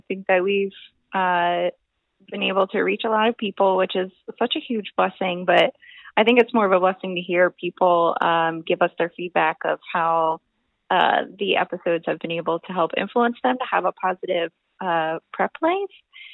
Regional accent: East Coast, United States; I'm from the East Coast and I have never seen orange roughy ever.

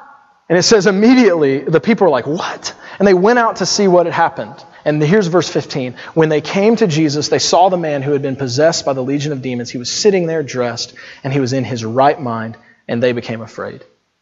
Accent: Alabama, United States; I'm from Alabama. People make fun of that all the time, so it's cool.

